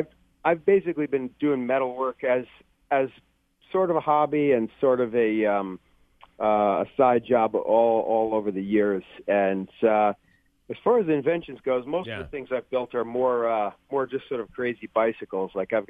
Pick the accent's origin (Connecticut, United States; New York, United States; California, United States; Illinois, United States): New York, United States; I was originally from New York, and that's where we